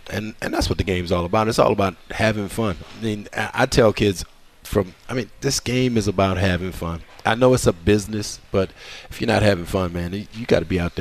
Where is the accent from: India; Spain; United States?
United States; New Orleans, Louisiana; Even though I'm from New Orleans and love the Saints, but I am always a Falcon at heart.